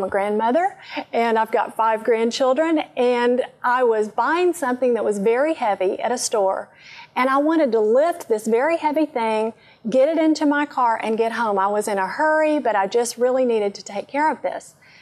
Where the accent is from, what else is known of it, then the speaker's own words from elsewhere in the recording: Texas, United States; accent: West Texas; You can tell from my accent, I am from West Texas in the United States. And in West Texas, we have a certain kind of twangy southern drawl that we use to talk with.